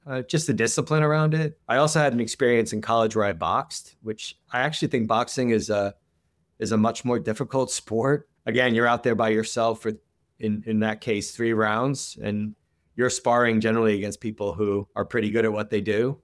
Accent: Toms River, New Jersey, United States; where I grew up in Toms River, they all share an office.

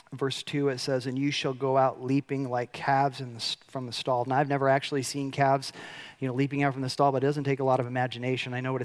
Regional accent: Chicago, Illinois, United States; Like, I'm from Chicago. I picked this one up pretty quick.

